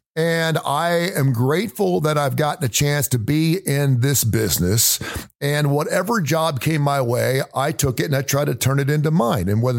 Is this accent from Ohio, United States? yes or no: yes; Cincinnati, Ohio, United States; Of course, the first thing everyone knew I was from Cincinnati.